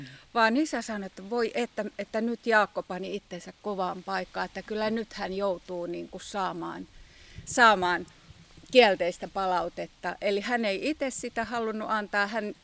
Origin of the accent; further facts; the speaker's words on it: Alahärmä, South Ostrobothnia, Finland; mä oon itse asunut lapsuuteni tuossa Alahärmässä, mutta koska isä oli syntyisin täältä Ylihärmästä